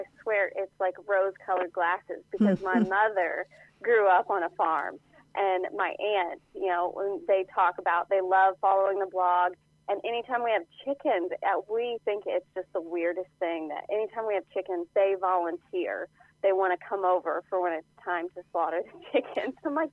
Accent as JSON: {"language": "English", "region": "Missouri", "country": "United States", "tie": "born or raised there", "said": "Well, I grew up in mid-Missouri, and I had, you know, as part of the book, I had no intention of, you know, staying in my small town."}